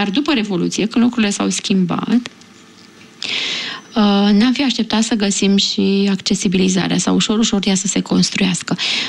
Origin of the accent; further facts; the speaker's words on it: Romania; Mie îmi place să spun că sunt român și îmi place țara mea